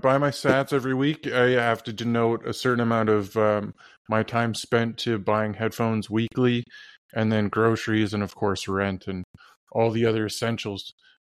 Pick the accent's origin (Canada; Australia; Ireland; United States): Canada; it's a struggle being a Canadian, man.